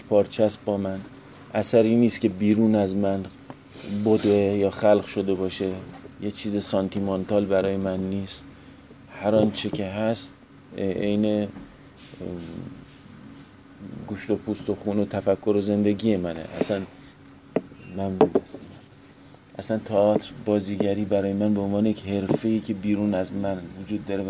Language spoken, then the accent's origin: Persian; Gilan, Iran; first language Azerbaijani; من ترکی بلدم، گیلکی هم بلدم، خوب هم بلدم. ترکی زبان، ترکی آذری زبان مادریمه. توی گیلان بزرگ شدم و گیلکی رو از گیلانی ها بهتر بلدم.